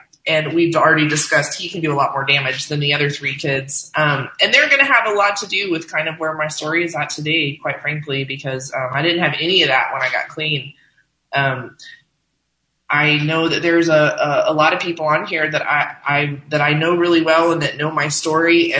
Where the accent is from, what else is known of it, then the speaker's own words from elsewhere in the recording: Fort Rucker, Alabama, United States; born there; But what I will say is that I was born in Fort Rucker, Alabama. And so my dad was in the military